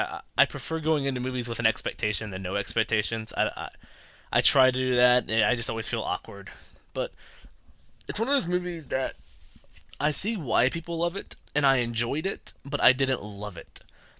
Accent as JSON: {"language": "English", "region": "North Carolina", "country": "United States", "accent": "southern", "said": "As if anyone's fooled by my horrible southern accent. And you'd think from North Carolina I'd have kind of sort of one. And I have noticed that when I get really nervous, it comes out."}